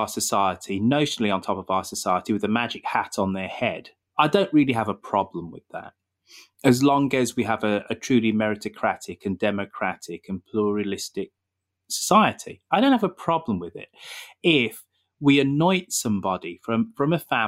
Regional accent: United Kingdom; And definitely being a Brit, being abroad, you realise that it is great marketing for the UK.

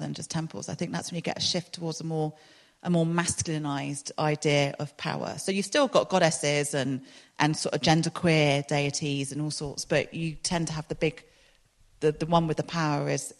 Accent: London, United Kingdom; now in Exeter, United Kingdom; I grew up in London

